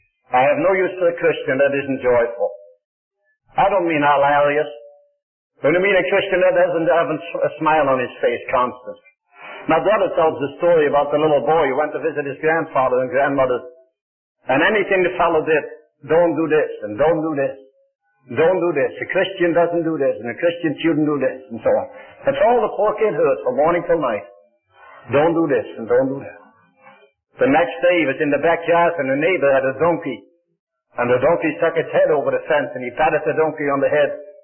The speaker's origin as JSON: {"language": "English", "country": "Netherlands", "tie": "born there", "second_language": "English", "moved": "as an adult", "said": "As you know, no doubt, I was born in the Netherlands. I lived in the Netherlands for 23 years."}